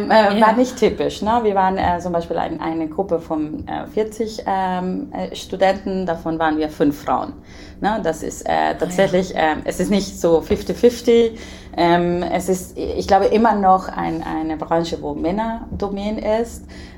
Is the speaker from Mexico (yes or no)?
yes; Puebla, Mexico; German is a second language; now in Germany; Ja, ich bin tatsächlich in Mexiko geboren, in Puebla. Puebla vielleicht ist nicht der bekannteste Ort in Mexiko, da keine Tourismus da gibt. Es liegt 2 Stunden entfernt von Mexico City. Und ich bin da aufgewachsen